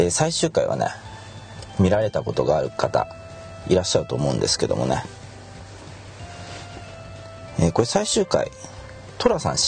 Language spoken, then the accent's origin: Japanese; Osaka, Japan; born there; 一応大阪生まれなんですけどもね、